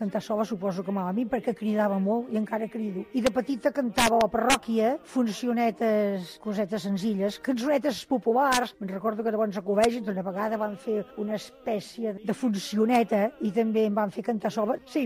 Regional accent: Sabadell, Catalonia, Spain; vaig néixer a Sabadell ja fa molts anys, l'any 35, per tant ja tinc 77 anys. Sempre he viscut a Sabadell, he treballat a Sabadell, gràcies a Déu, tota la meva vida laboral, i ara estic jubilada.

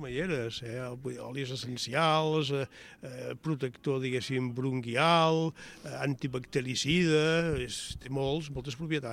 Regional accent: Manresa, Catalonia, Spain; Jo prefereixo timó, soc de Manresa, allà diuen timó.

